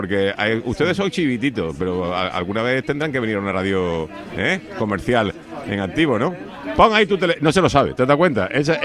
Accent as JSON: {"language": "Spanish", "town": "La Orotava", "region": "Canary Islands", "country": "Spain", "tie": "born or raised there", "lives_now": "Seville, Spain", "said": "Dicen, pero tú no eres de Sevilla. Sí, sí, pero mi pueblo es la Orotava."}